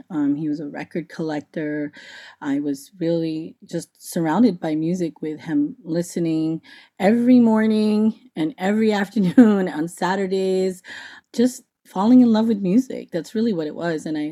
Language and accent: English; Queens, New York, United States; growing up in Queens, you know, in Flushing, being around a diverse community of Black and Brown communities